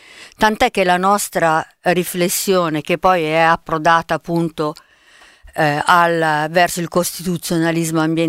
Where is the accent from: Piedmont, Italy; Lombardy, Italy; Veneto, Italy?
Lombardy, Italy; Milan; sono una milanese che però ha avuto genitori che lacustri, diciamo così.